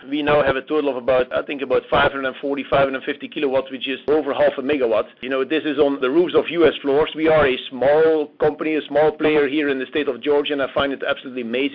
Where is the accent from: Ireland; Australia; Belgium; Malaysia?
Belgium; now in Rocky Face, United States; I say Rocky Face, Georgia. That's where I live, but obviously that's not where I'm from originally. I am from Belgium. I've been here for 20 years, and the U.S. is my country right now